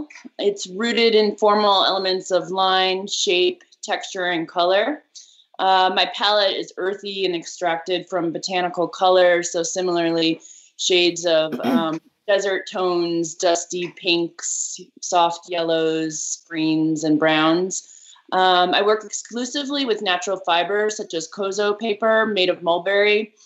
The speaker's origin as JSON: {"language": "English", "town": "Evanston", "region": "Illinois", "country": "United States", "tie": "born or raised there", "said": "my first studio was in the basement of my childhood home growing up in Evanston, Illinois"}